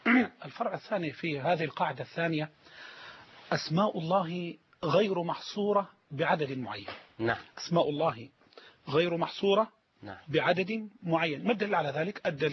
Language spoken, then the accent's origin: Arabic; Egypt; إحنا كمصريين عندي 100 جنيه أنا أجعلها للصدقة